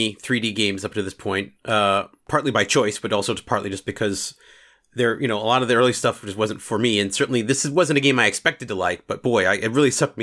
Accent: New York, United States; Now, me as a New Yorker, I read it as New York, I'll be honest

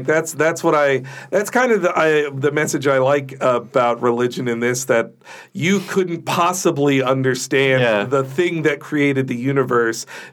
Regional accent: the South, United States; I mean, Christianity was always like the white noise around me growing up in the South.

